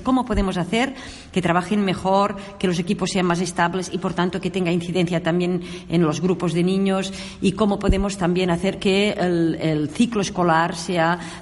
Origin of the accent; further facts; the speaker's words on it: Catalonia, Spain; voy a poner un ejemplo que como catalana pues lo conozco de primera mano